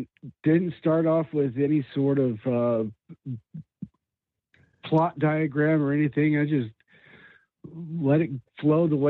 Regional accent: the West, United States; I grew up in the West. I grew up on ranches around cowboys

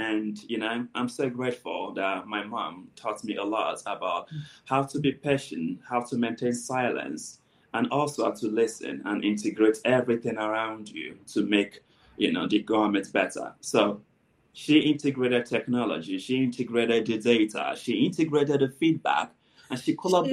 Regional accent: Lagos, Nigeria; born there; My mom was born in Lagos, Nigeria. I was born in Lagos, Nigeria as well, but our family ancestry is from Delta State, Nigeria, which is on the southern part.

